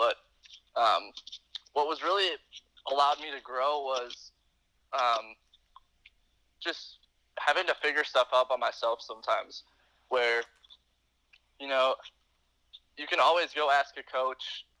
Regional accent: Wisconsin, United States; I'm from Wisconsin. I kind of want to represent, you know, what Wisconsin baseball is all about.

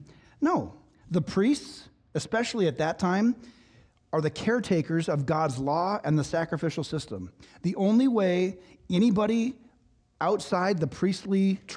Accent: Nevada, United States; Okay, we would never do this because we're from Nevada.

